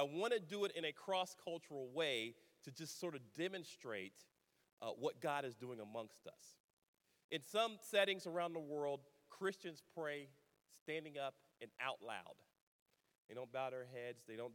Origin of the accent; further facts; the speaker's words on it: Columbus, Ohio, United States; Columbus is a special city to me. It is my hometown. It is home of the Ohio State University.